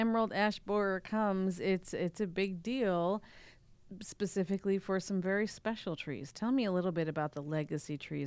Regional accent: Spearfish, South Dakota, United States; I'm from Spearfish, and here we are.

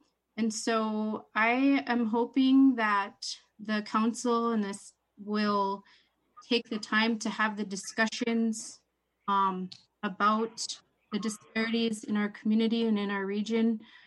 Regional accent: St. Mary's, Alaska, United States; now in Bethel, United States; I've been a resident of Bethel for going on 20 years. I'm originally from St. Mary's, but I live here, and my kids and we all identify Bethel as our home.

